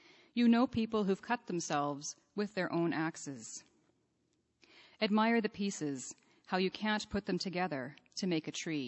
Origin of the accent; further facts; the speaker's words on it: Saskatchewan, Canada; I'm from Saskatchewan. We don't have cottage. It's a cabin.